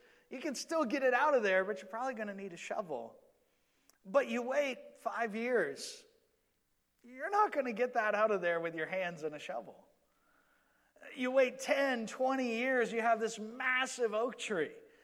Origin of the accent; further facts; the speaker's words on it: Georgia, United States; I grew up in Georgia, and in our property where our house was, I think it was about 1.5 acres worth of property.